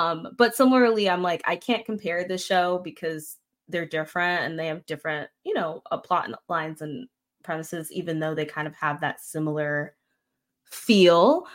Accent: Florida, United States; because I'm originally from Florida, right?

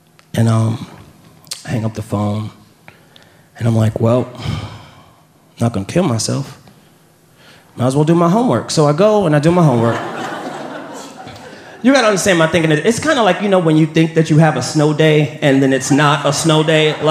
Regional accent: New York, United States

